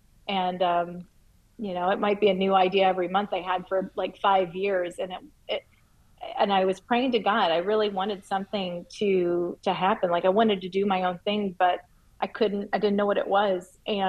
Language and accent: English; Chicago, Illinois, United States; I'm from Chicago, so I went to Chicago Public School.